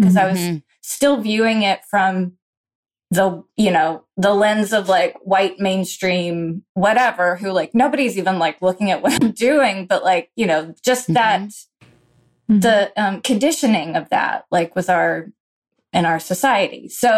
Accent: Alabama, United States; growing up in Alabama, where basically everyone in our small town was white.

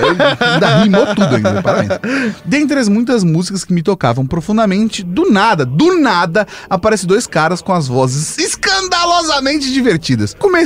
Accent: Paranavaí, Paraná, Brazil; sou de Paranavaí, no Paraná

